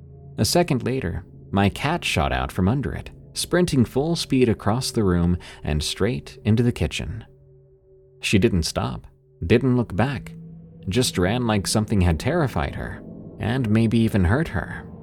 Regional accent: El Salvador; I have many stories of the paranormal and cryptids from my home country, El Salvador, in Central America.

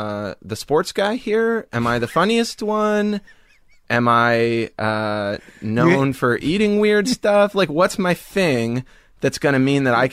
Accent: Georgia, United States; also born or lived in Anniston, Alabama; I would say I grew up mostly in Georgia. That was sort of the place during the big formative years for me.

